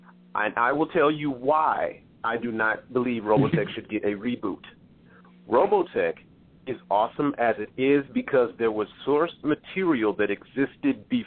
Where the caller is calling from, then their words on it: Chicago, Illinois, United States; Coming from Chicago.